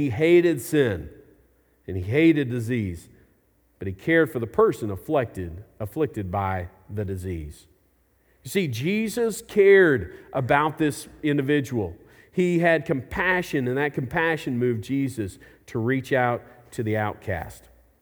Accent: Springdale, Arkansas, United States; I grew up in Springdale. When I graduated from Springdale, it was an all-white community.

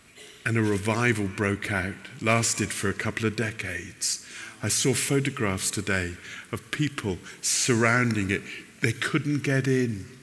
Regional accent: South West England, United Kingdom; I was from the West Country in England, south of Bristol, and I was a butcher.

